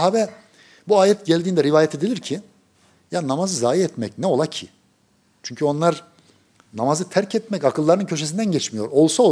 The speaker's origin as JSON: {"language": "Turkish", "town": "Kozan", "region": "Adana", "country": "Turkey", "said": "Adana Kozanlıyız. Bizim oralarda eskiden davetiyeleri bastırmak köylerde, kasabalarda ne mümkün?"}